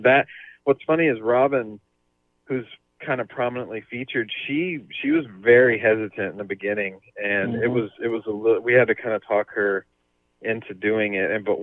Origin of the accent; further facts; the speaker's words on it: South Houston, Texas, United States; the mall in my town where I grew up in South Houston was Baybrook Mall. And I went there as a kid.